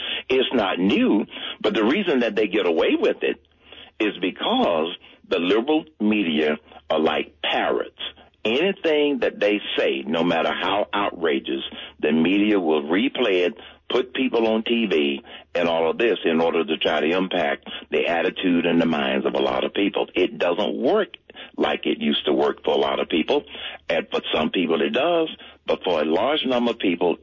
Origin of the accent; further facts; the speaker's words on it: Atlanta, Georgia, United States; When I grew up in Atlanta, and I became a C-E-O.